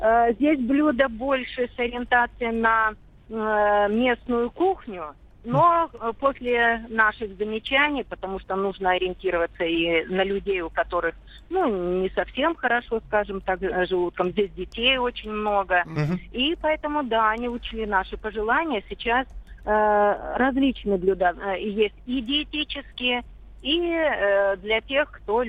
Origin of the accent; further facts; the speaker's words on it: Moscow, Russia; я из Москвы.